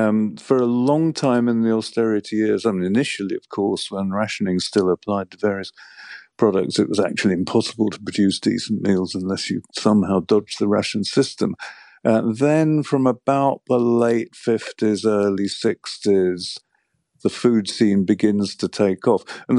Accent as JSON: {"language": "English", "region": "London", "country": "United Kingdom", "tie": "born or raised there", "said": "I was born in the mid-50s and grew up in London, because I am a Londoner."}